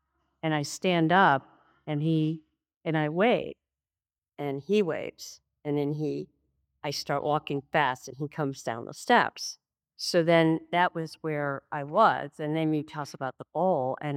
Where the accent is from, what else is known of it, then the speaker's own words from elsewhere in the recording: Connecticut, United States; I grew up in Connecticut on Long Island Sound, and there was beach.